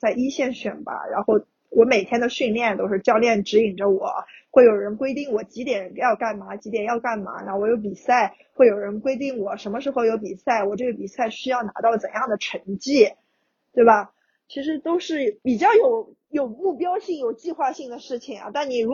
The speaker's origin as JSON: {"language": "Chinese", "region": "Shanghai", "country": "China", "said": "像我们上海这边"}